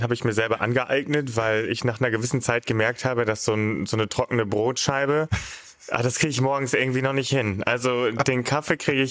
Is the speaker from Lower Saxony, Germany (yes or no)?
no; Hamburg, Germany; Ich bin ja auch Hamburger jung